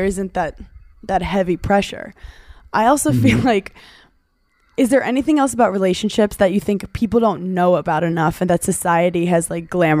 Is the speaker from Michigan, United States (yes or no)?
no; New York, United States; I grew up in New York